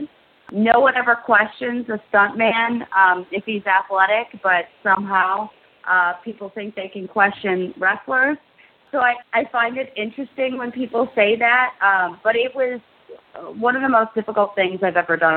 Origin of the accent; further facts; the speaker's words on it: Ottawa, Illinois, United States; I grew up in Illinois, a small town outside of Chicago. It's called Ottawa.